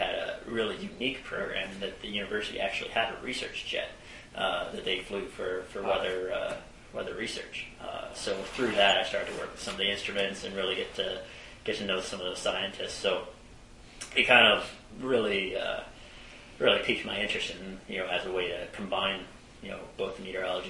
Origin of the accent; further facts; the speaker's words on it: Arizona, United States; No, I grew up in Arizona